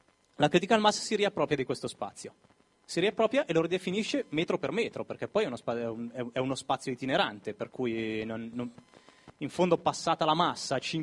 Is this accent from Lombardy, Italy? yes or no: yes; Milan, Lombardy, Italy; nato, vissuto sempre a Milano, quasi sempre in bicicletta